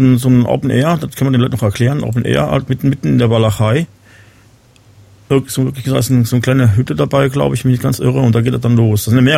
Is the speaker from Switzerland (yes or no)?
no; Enkirch, Rhineland-Palatinate, Germany; Da komme ich hier aus der Ecke. Ich habe da gewohnt.